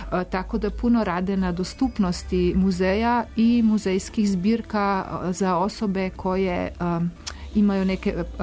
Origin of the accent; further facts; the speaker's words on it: Slovenia; Serbian is a second language; Kod nas u Sloveniji imamo Noć muzeja i tada nemamo ulaznica za muzej